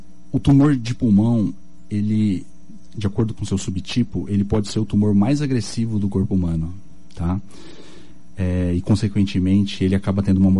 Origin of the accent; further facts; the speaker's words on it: Dourados, Mato Grosso do Sul, Brazil; Sim, sim, sou natural daqui de Dourados, fiz faculdade aqui em Dourados, fiz residência em clínica em cirurgia geral aqui em Dourados, só fiz a residência de cirurgia torácica em São Paulo.